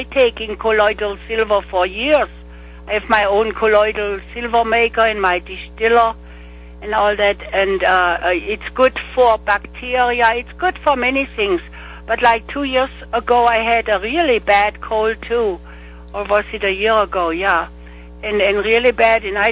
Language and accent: English; Germany; now in United States